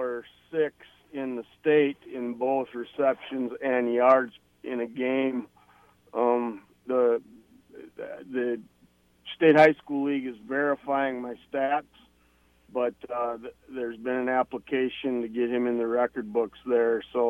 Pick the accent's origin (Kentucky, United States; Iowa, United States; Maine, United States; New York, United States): Iowa, United States; growing up in Northern Iowa, I was aware of the rivalry back in the 70s when I was a kid.